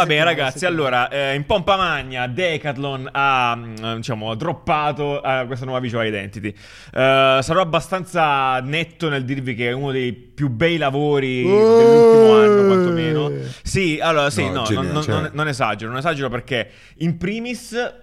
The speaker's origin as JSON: {"language": "Italian", "town": "Cisternino", "region": "Apulia", "country": "Italy", "said": "Io sono di Cisternino"}